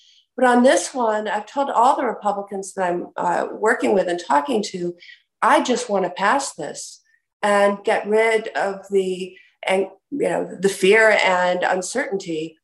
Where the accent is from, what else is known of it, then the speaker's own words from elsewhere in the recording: Wisconsin, United States; By that, I mean many states had constitutional amendments, like my home state of Wisconsin, that banned same-sex marriage.